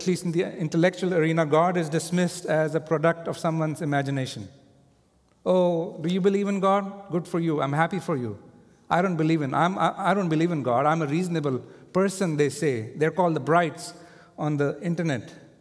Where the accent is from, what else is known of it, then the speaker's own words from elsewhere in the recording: India; I remember a story as I was growing up in India.